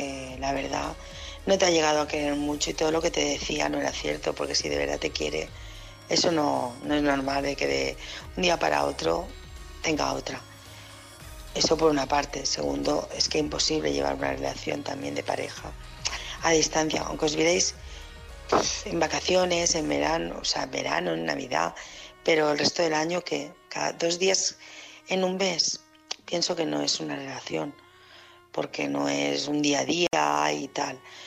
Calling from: Barcelona, Catalonia, Spain; llamo de Barcelona

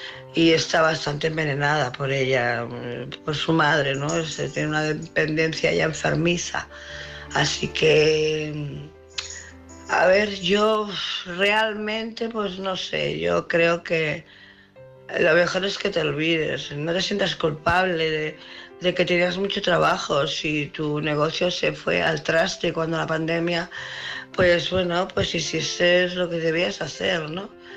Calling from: Barcelona, Catalonia, Spain; de Barcelona.

